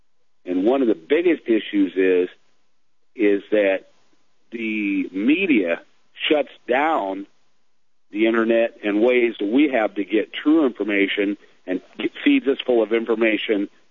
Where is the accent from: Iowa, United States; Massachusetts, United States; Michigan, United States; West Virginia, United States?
Iowa, United States; I'm from Iowa.